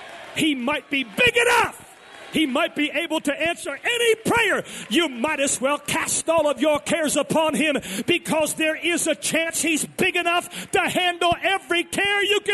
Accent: Eastern Canada, Canada; since I hail from Eastern Canada, where that has the highest tides in the world, 60 feet high, twice a day

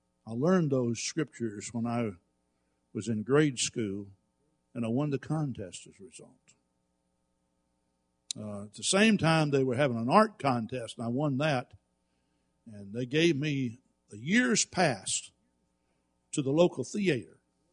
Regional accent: the South, United States; I develop an appetite for Southern food because I grew up in the South.

